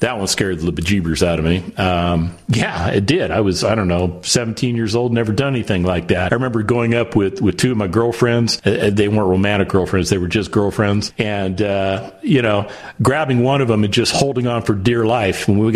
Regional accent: Las Vegas, Nevada, United States; Now, I have to admit, when I was a kid, I grew up in Las Vegas

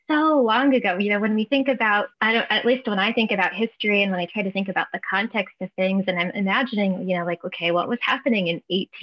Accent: Texas, United States; moved away as an adult; also born or lived in Oregon; now in Hot Springs, United States; Yeah, I'm originally from Texas. I was born in southern Texas, and I've had the pleasure of living there for most of my life. And I also lived in Oregon for a bit of time, and now here I am in Hot Springs, Arkansas.

